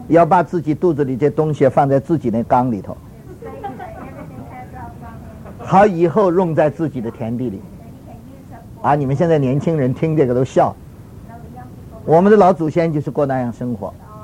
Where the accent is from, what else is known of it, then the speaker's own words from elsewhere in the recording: Tianjin, China; 所以我们天津人吃油炸蚂蚱。